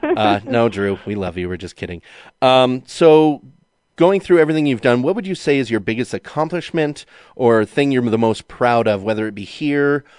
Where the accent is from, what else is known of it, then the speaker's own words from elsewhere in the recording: Bozeman, Montana, United States; So spinning off that a little bit, I grew up here in Bozeman.